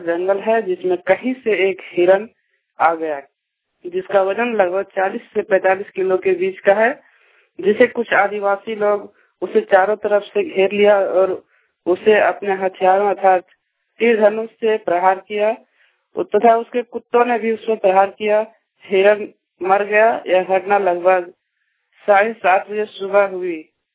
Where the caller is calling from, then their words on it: Saharpura, Jharkhand, India; ग्राम सहरपुरा, post सिंहटा, थाना जमगर, जिला गिरिडीह, झारखंड से बोल रहा हूँ।